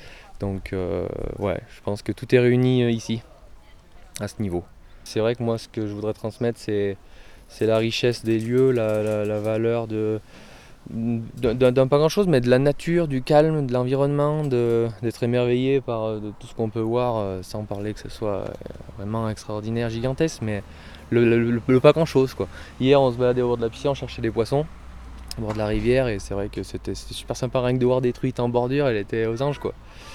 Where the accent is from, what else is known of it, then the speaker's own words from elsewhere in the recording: Auvergne-Rhône-Alpes, France; on vient du Nord Ardèche, à Nonnet.